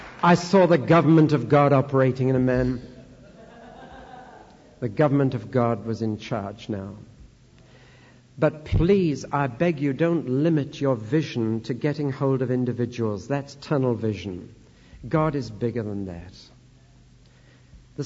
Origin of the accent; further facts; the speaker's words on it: Newcastle upon Tyne, North East England, United Kingdom; There was a man in my hometown, Newcastle-on-Tyne, up north